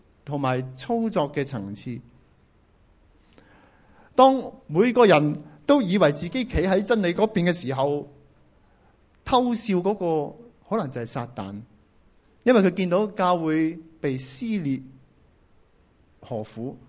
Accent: Hong Kong; 以往我们香港人在权力面前，我们会力争空间，摆事实讲道理

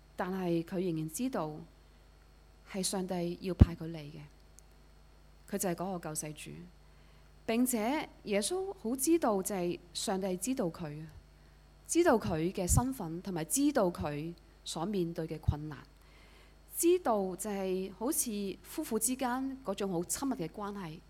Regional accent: Hong Kong; 我們香港人出名就是壓力大的，是一個國際之都，也都工時長。

